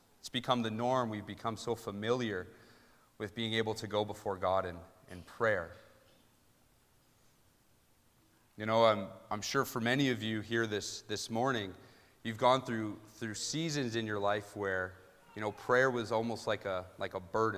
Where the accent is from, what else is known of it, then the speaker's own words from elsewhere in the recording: Ontario, Canada; and, you know, I'm from Ontario, and I know we like to fight and say that there are mountains in Ontario.